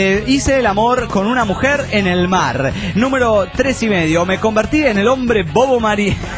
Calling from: San Ignacio, Misiones, Paraguay; Hola, soy … de San Ignacio en Paraguay.

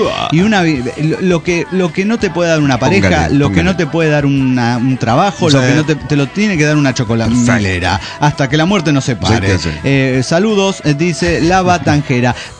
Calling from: Guadalajara, Jalisco, Mexico; de Guadalajara.

